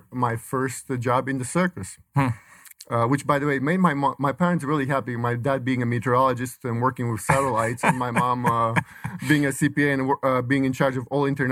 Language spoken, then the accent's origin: English; Bucharest, Romania; I grew up in Bucharest, Romania, and we listened to pretty much American music.